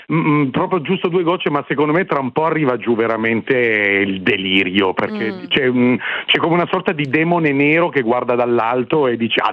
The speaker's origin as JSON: {"language": "Italian", "town": "Turin", "region": "Piedmont", "country": "Italy", "said": "a Torino, che è l'altra mia casa natale, perché io sono torinese"}